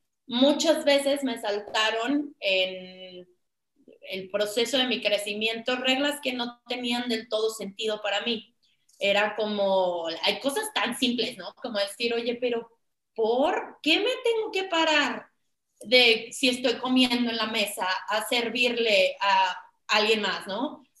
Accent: San Luis Potosí, Mexico; yo soy de San Luis Potosí, efectivamente, soy séptima hija de una familia crecimos, bueno, un poquito, bueno, mi papá es del Opus Dei, entonces crecimos con un background ahí católico.

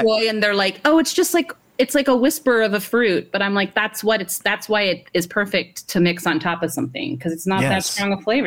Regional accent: the South, United States; And, you know, I'm from the South, and so I like sweet tea.

